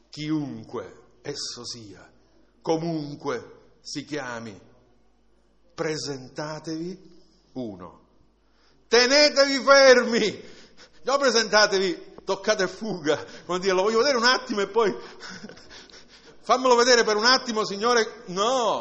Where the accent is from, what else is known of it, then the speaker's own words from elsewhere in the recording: Palermo, Sicily, Italy; so che sono palermitano